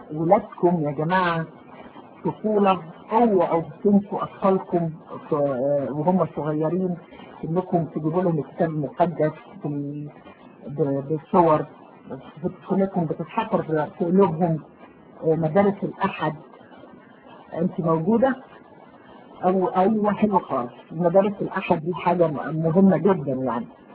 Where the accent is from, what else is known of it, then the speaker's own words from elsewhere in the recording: Algeria; وبعدين مرت سنين ودخلت المدرسة الابتدائي، وكان عندنا في يعني حتى دلوقتي احنا عندنا في الجزائر